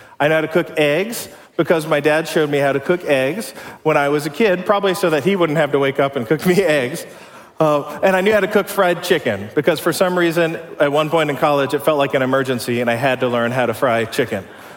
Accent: Ohio, United States; Actually, I am from Ohio, so I really, really do love Ohio.

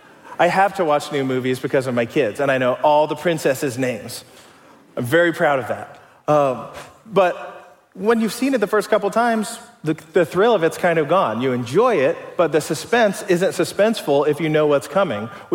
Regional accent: Bellbrook, Ohio, United States; I grew up in Bellbrook, Ohio, nearby. It was an even smaller town when I was a kid in the 90s watching Space Jam.

